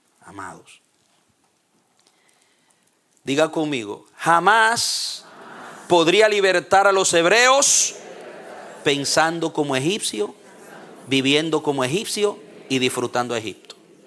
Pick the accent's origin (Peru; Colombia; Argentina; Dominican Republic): Dominican Republic; yo soy dominicano, me gusta el mangú, me gusta así, me gusta asado.